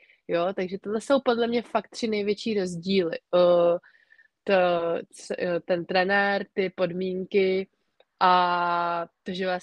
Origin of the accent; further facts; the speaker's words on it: Prague, Czechia; No, vlastně já jsem z Prahy, takže já jsem byla celou sezónu bíčovou taky v Praze.